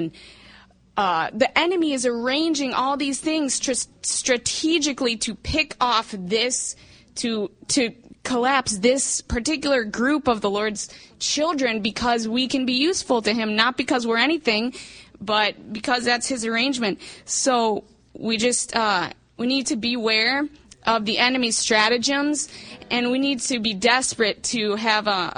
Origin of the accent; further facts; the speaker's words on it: Ann Arbor, Michigan, United States; I'm also from Ann Arbor, Michigan.